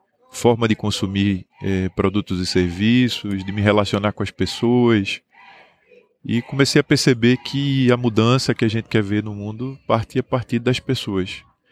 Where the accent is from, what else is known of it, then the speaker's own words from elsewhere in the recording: Recife, Pernambuco, Brazil; born there; Nós nascemos no Recife, capital do estado de Pernambuco, nordeste do Brasil.